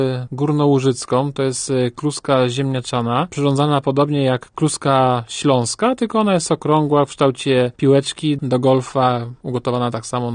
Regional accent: Zgorzelec, Lower Silesian Voivodeship, Poland; Ponieważ pochodzę ze Zgorzelca, z Trójstryku Granic, Polska, Czechy, Niemcy

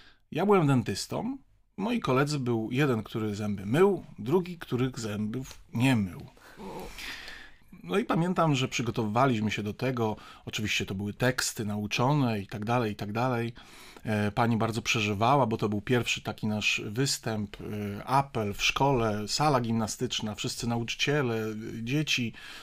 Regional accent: Częstochowa, Silesian Voivodeship, Poland; ja w ogóle oryginalnie jestem z Częstochowy

